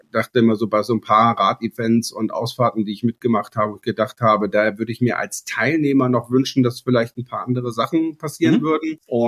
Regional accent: Sylt, Schleswig-Holstein, Germany; Ich bin Sylter. Ich bin auf Sylt geboren, genau, da zur Schule gegangen und ich habe eine sehr starke Verbindung zu Sylt. Das ist meine Heimat und obwohl ich in der Nähe von München lebe

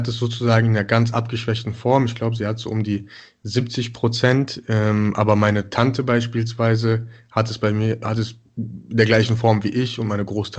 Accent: Mönchengladbach, North Rhine-Westphalia, Germany; born there; Also ich bin, wie du schon gesagt hast … 23 Jahre alt, wohne jetzt seit mittlerweile 5 Jahren in Köln. Bin gebürtig aus Mönchengladbach

